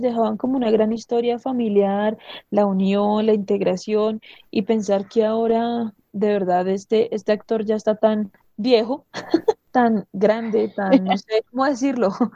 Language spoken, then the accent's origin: Spanish; Colombia